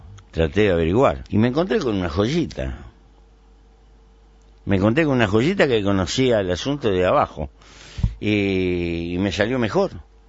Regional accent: Uruguay; Será un modo de ser que tenemos los uruguayos. Yo lo adoro a mi pueblo, ¿no?

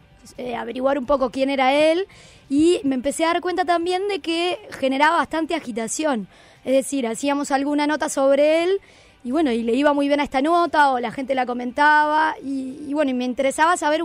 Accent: Canelones, Uruguay; Como ustedes saben, yo soy canaria de Canelones

